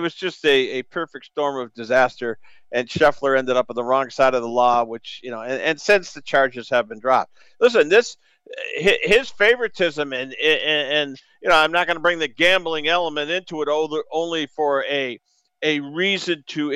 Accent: Northeast, United States; I come from the Northeast down here.

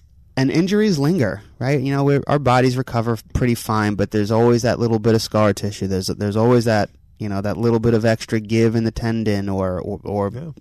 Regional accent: New York, United States; I'm from New York, and I just couldn't.

